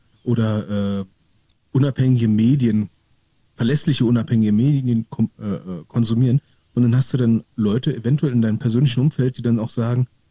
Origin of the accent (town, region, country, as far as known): Berlin, Germany